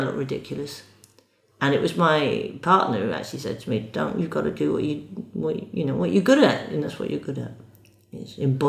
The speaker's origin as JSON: {"language": "English", "country": "Ireland", "tie": "born or raised there", "also_born_or_lived": "Wales / England / Scotland", "said": "I actually grew up in Ireland. Yeah, my dad's Irish, my mum's English. I was born in Wales, but grew up in Ireland."}